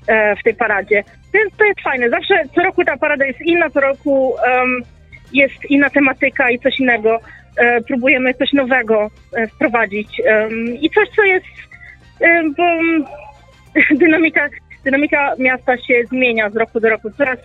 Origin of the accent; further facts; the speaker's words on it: Italy; Polish is a second language; ja jestem pół Włoszka, więc przepraszam za mój polski.